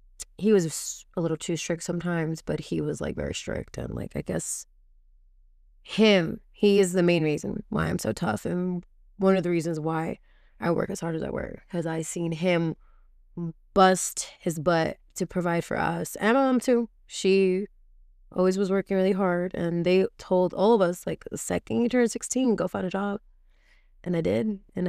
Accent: New Jersey, United States; I'm a Salvadorian girl from New Jersey.

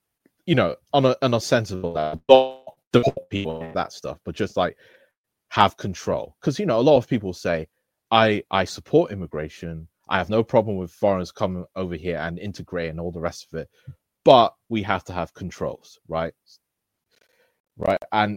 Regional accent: England, United Kingdom; born there; I was born in England, and also my father is white English guy. So he's Jewish as well.

